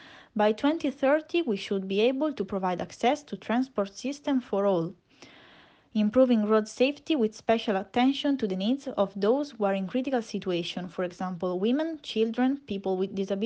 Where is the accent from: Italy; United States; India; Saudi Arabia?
Italy; Pesaro, Marche; English is a second language; Hi everyone … an Italian student from Mamiani High School in Pesaro too, and I'm 15 years old.